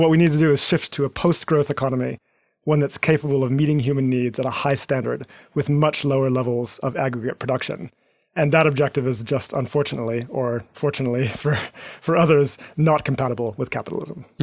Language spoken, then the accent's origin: English; Eswatini; my background growing up in Eswatini in Southern Africa, I think played a very important role